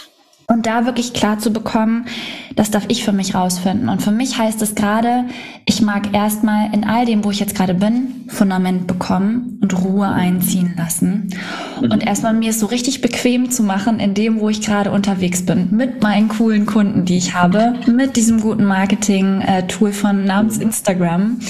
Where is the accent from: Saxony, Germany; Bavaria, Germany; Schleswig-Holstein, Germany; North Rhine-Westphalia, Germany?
Schleswig-Holstein, Germany; Surendorf; Schwedeneck, genau, dörflich, okay. Genau, in Suhrendorf bin ich aufgewachsen